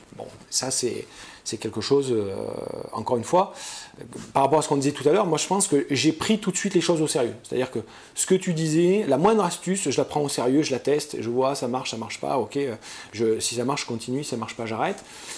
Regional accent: Southern France, France; je te connais pas, t'es un mec du Nord, donc j'ai rien pour t'aimer parce que moi, je suis du Sud.

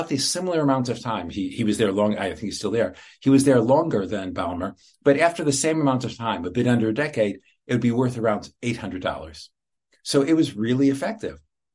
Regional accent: Chicago, Illinois, United States; I grew up in Chicago.

